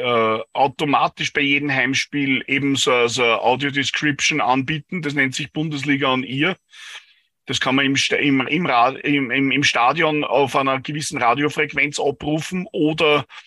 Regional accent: Vienna, Austria; Aber wie gesagt, da bei uns in Wien

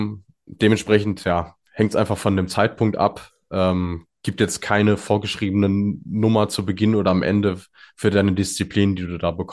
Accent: North Rhine-Westphalia, Germany; mit dem Spruch hast du mich als Ostwestfale sowieso.

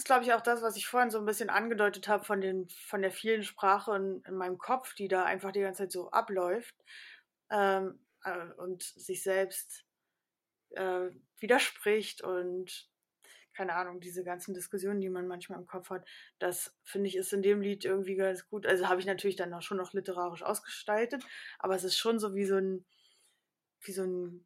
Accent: Karlsruhe, Baden-Württemberg, Germany; ich bin in Karlsruhe groß geworden, da gibt es gar keine Hochhäuser, also war ganz normal Altbau, was heißt ganz normal, also Altbau und so. Und jetzt wohne ich aber in einem Hochhaus aktuell.

